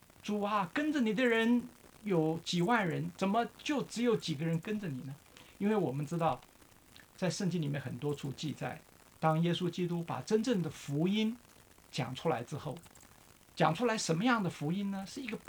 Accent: Taiwan; 那是我在小时候在台湾，在台湾那个时候大部分的人都是非常的贫穷，因为都是公务员或是军人或是农民，也没有任何的商业。

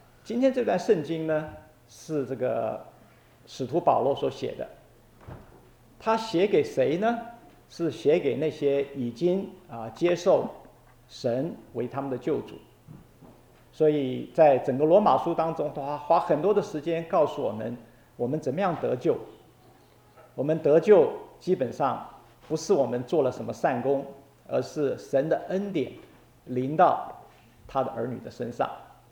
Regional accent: China; 同时我们中国人也讲到

